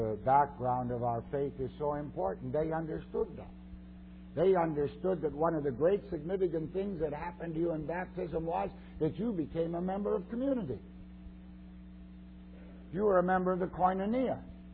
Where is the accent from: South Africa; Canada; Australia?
Canada; now in United States; Well, I'm a Canadian. I live in the States.